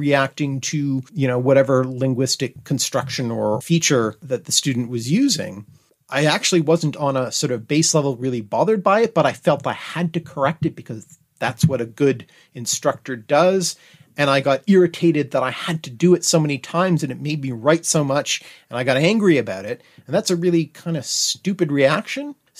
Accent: Canada; accent: Canadian; people who have made note of my Canadian accent. And so I have had a number of people say, "Oh, you sound so Canadian. That's so cute."

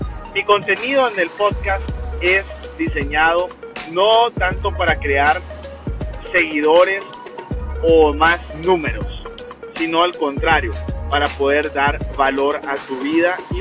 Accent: Honduras; un hondureño y joven emprendedor.

